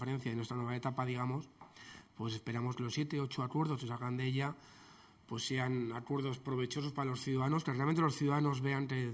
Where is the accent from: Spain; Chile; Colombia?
Spain; Aragon; Yo soy aragonés, he sido consejero del Gobierno de Aragón hasta hace poco tiempo